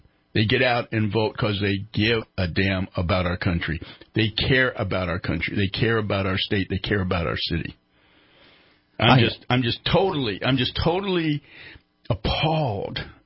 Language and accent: English; United States; And we, as an American nation, and in California, which is probably still part of America, gets a 25% voting rate.